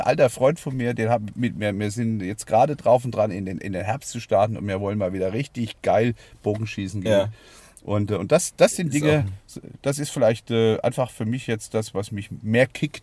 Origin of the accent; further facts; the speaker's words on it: Hesse, Germany; ich komme aus Hessen